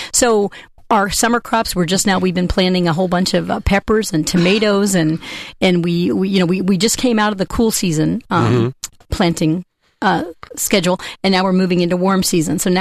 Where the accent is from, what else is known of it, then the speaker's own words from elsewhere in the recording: Midwest, United States; I'm from the Midwest. I grew up on a farm, and it's funny, I say I've kind of come full circle.